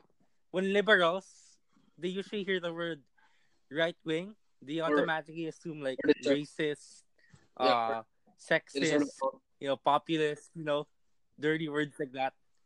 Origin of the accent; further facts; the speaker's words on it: Philippines; We are in a very Catholic country. Yeah. So you have two choices as a teenager growing up in Filipino society: embrace Catholicism